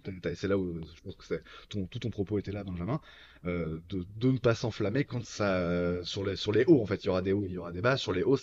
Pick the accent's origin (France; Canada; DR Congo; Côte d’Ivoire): France; il y a le côté en tant que Français, on est content de se dire